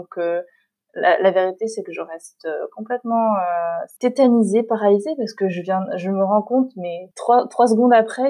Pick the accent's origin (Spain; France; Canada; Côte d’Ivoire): France; Île-de-France; j'ai habité dans la région parisienne, dans l'Est parisien. J'étais une des seules... asiatique d'origine dans l'école.